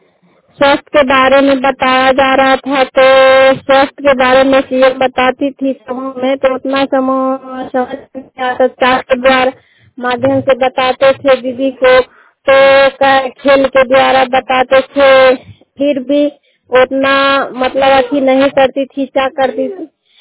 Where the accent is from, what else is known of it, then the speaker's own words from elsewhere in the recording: Bihar, India; थाना हरनौर जिला नालंदा के रहने वाली हूँ।